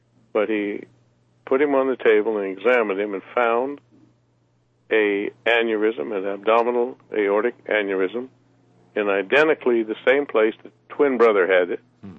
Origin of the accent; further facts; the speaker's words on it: Modesto, California, United States; A man who's like my father in my hometown of Modesto, California, just found out after being in the hospital for back surgery